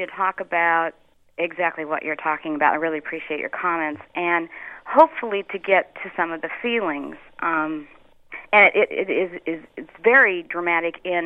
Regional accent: California, United States; I was born and raised in California

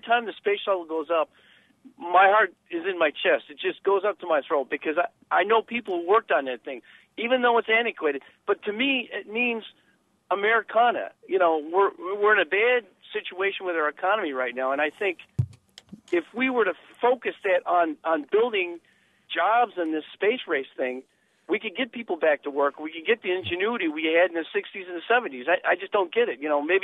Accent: Lancaster, California, United States; I grew up in Lancaster, California. I don't know if you're aware of that, but where that's at. It's out in the desert, the high desert, but it's next to Edwards Air Force Base

